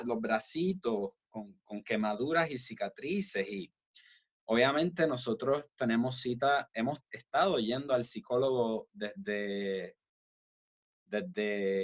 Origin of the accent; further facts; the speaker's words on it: Puerto Rico; creciendo en Puerto Rico, en una cultura donde nosotros en ese país estamos todas las razas y todas las creencias